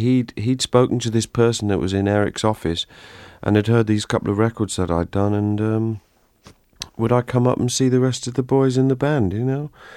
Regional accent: Swindon, South West England, United Kingdom; So then I started playing in local groups around my hometown in Swindon.

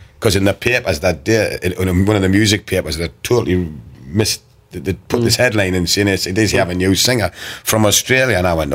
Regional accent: Newcastle, North East England, United Kingdom; Newcastle brown ale, where I come from. And I felt really comfortable straight away because they knew I was from Newcastle

